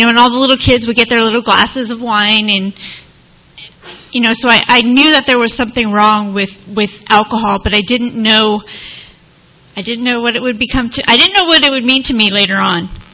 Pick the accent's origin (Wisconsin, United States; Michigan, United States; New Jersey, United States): New Jersey, United States; I was brought up in New Jersey. I know the Jersey Shore.